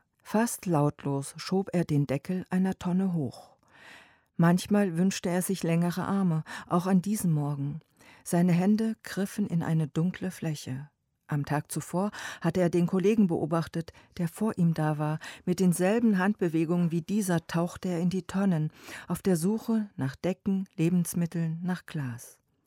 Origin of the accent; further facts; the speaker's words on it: Niedermohr, Rhineland-Palatinate, Germany; also born or lived in Börsborn; Ich bin in der Pfalz geboren, wohnte als Kind in Börsborn und Niedermohr, habe in Kaiserslautern Abitur gemacht.